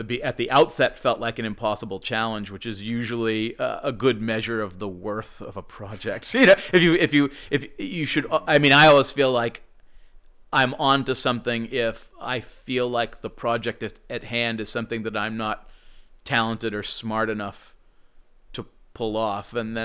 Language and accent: English; Wenham, Massachusetts, United States; I grew up in Wenham, which is right near Essex.